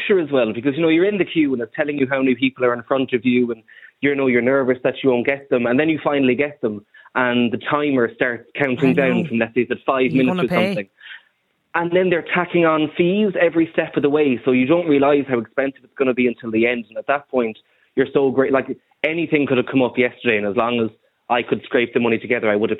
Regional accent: Cork, Munster, Ireland; I'm from Cork, so I have to get to and from Dublin.

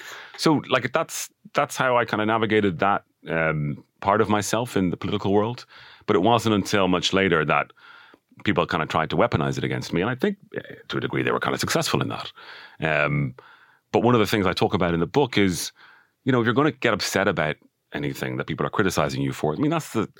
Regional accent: Dublin, Leinster, Ireland; And I was the only one from Dublin, and I was from Dublin 4.

